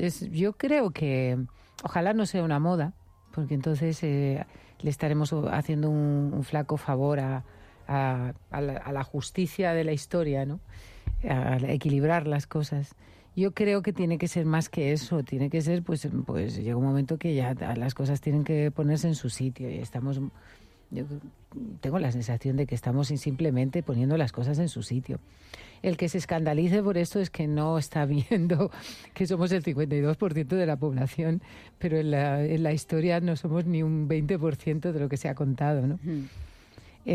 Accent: Yecla, Region of Murcia, Spain; yo empecé con 11 años a cantar en un coro de la iglesia de mi pueblo, de Yecla.

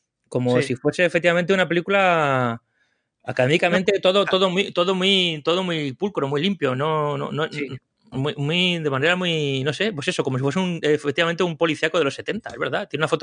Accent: Madrid, Community of Madrid, Spain; Yo es que soy muy de pueblo, tío. Todas esas cosas las veo como, o sea, soy de Madrid, tengo que ir a trabajar a Libertad Digital y tengo que dejar el coche, pero como vivo en un pueblo a 30 kilómetros y luego mi madre es de un pueblo muy pequeño en el que viven yo creo que 10 personas en invierno

